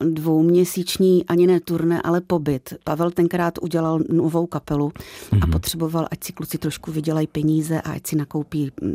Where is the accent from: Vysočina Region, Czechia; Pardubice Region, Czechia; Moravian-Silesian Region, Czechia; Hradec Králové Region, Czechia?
Moravian-Silesian Region, Czechia; Ostrava; Já do té doby jsem vyjela z Ostravy maximálně do Malenovic, kde jsme měli chatu v Beskydech